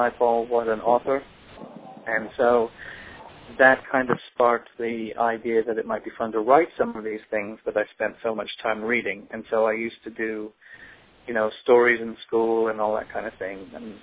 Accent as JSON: {"language": "English", "country": "Canada", "tie": "born or raised there", "also_born_or_lived": "Trinidad / England", "said": "I was born in Trinidad, and I went to school there. I attended school in England as well, and spent most of my school days in Canada. My parents were, my father was Trinidadian, my mother was English."}